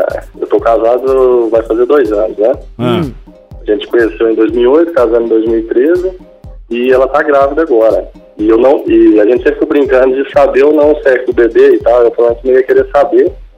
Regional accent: Goiânia, Goiás, Brazil; Goiânia, cara.

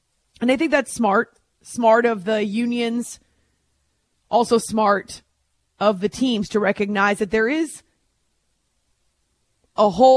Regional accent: United States; I'm a pet owner. I'm an American.

